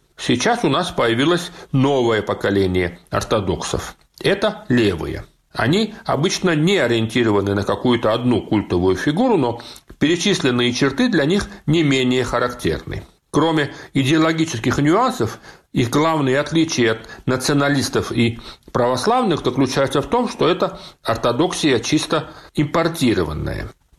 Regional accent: Georgia; Я вырос в Советской Грузии

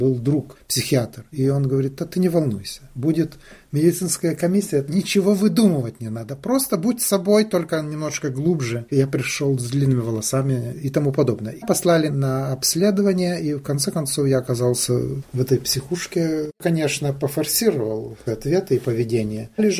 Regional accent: Ukraine; born or raised there

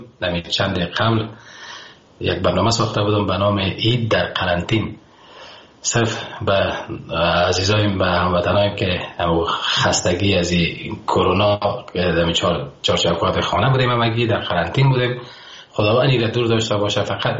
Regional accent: Afghanistan; بخصوص که افغانستان نازنینم که من خاک خاک وطنم مثل زر است برای من، بسیار زیاد دوستش دارم.

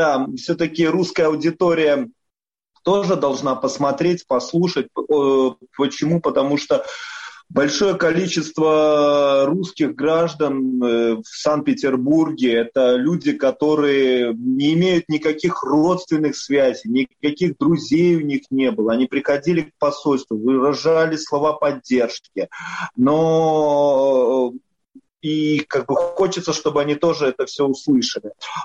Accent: Polotsk, Vitebsk Region, Belarus; now in Saint Petersburg, Russia; Города Полоцка. Мой родной город, это город Полоцк.

